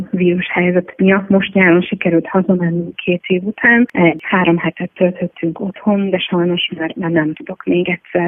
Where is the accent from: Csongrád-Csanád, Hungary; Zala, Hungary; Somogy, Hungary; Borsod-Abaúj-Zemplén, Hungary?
Csongrád-Csanád, Hungary; Szeged; born there; also born or lived in Apátfalva; Szegeden születtem, Apátfalván éltem.